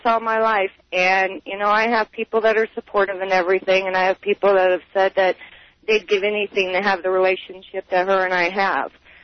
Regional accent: Cleveland, Ohio, United States; moved away; But I'm originally from Cleveland, Ohio, so that would be why I left Ohio.

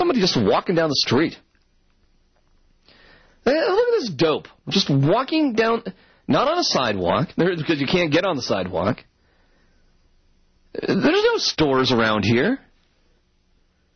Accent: Massachusetts, United States; I grew up in Massachusetts, and it's just I've just heard my whole life.

